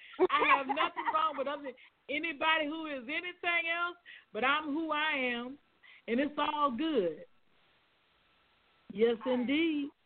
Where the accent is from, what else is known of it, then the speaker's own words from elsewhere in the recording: Los Angeles, California, United States; And when we grew up in Los Angeles, we were right across the street from